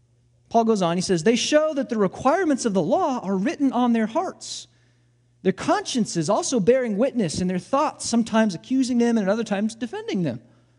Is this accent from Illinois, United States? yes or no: yes; Illinois, United States; I'm from Southern Illinois.